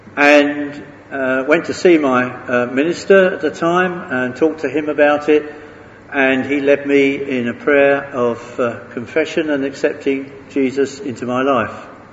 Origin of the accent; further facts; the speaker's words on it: London, United Kingdom; I grew up in South East London and went to a congregational church there.